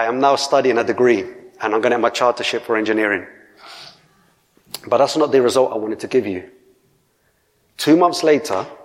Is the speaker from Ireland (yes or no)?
no; Colombia; I met people from my country. I was from Colombia.